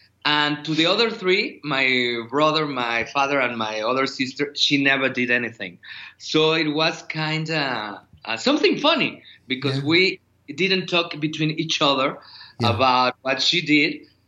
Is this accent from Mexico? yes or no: yes; Mexico City, Mexico; Because, yeah, I am from Mexico City.